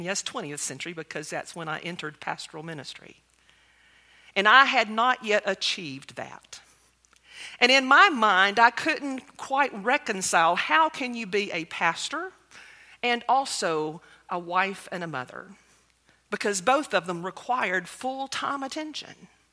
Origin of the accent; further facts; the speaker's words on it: the South, United States; and I don't know that it was necessarily because I grew up in the South, but I think sometimes our location has something to do with our expectations.